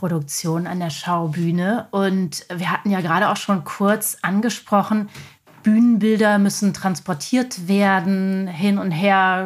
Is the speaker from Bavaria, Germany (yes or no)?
no; Berlin, Germany; ich als Berlinerin denke immer, Potsdam ist ja ziemlich weit weg von allem.